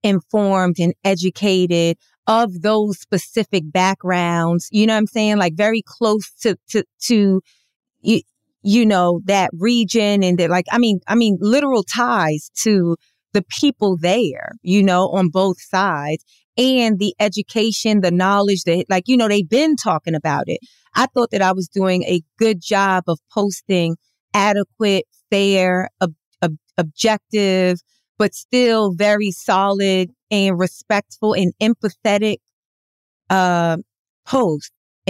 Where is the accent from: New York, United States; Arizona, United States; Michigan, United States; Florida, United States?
New York, United States; New York City; But you know, I grew up in Harlem, which is like in New York, one of the Black Meccas.